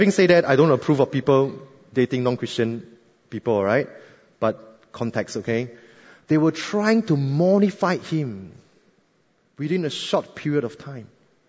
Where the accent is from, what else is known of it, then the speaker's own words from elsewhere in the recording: Singapore; And being a Singaporean, I say, oh, what do you want me to do?